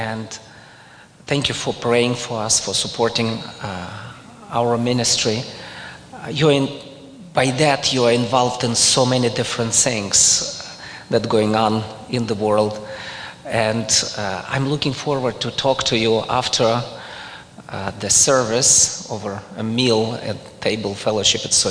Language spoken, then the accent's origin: English; Ukraine; now in Berlin, Germany; even originally I'm from Ukraine, ask me about Ukraine